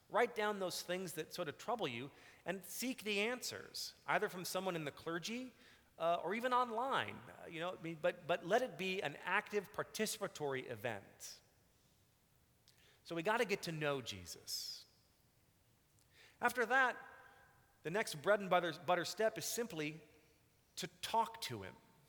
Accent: Texas, United States; You know, when I grew up in Texas, this was one and the same. When I went to college in the North Midwest, I was sort of surprised that the two were separate.

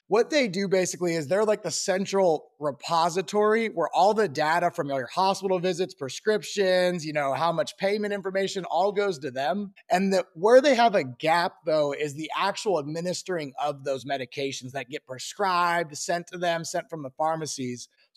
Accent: Tennessee, United States; growing up in the U.S., especially down south, I'm from Tennessee originally, you know, football is like lifeblood down here.

